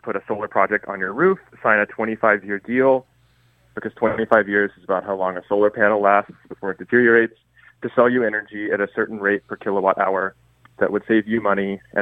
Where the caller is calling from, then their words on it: New York City, New York, United States; I'm calling from New York City right now.